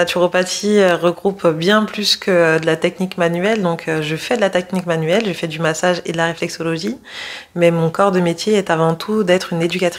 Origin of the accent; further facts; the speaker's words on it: France; Alors moi je suis installée à Ivry-sur-Seine depuis début janvier, mais je suis née, j'ai grandi en France hexagonale, dans une famille au sein de laquelle la culture était au centre de tout, donc je me sens clairement beaucoup plus guyanaise qu'autre chose